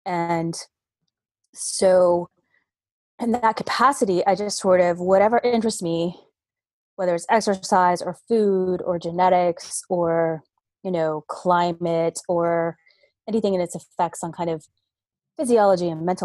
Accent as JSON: {"language": "English", "region": "Texas", "country": "United States", "lives_now": "Boston, United States", "said": "And but I'm originally from Texas."}